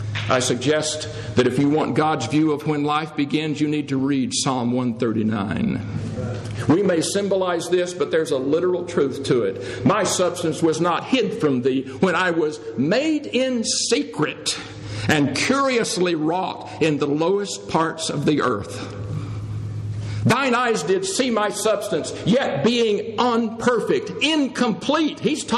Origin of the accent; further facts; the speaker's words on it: Mississippi, United States; I grew up not in California, but in the fields of North Mississippi.